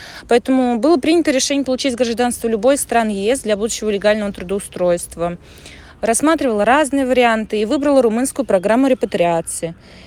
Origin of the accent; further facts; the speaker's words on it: Samara, Samara Oblast, Russia; now in Germany; из Самары. У меня есть ВНЖ в Германии по рабочей визе